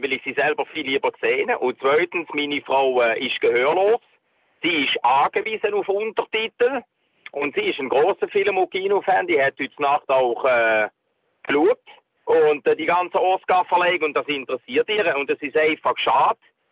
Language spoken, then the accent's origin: German; Netherlands; Ich bin selber Holländer.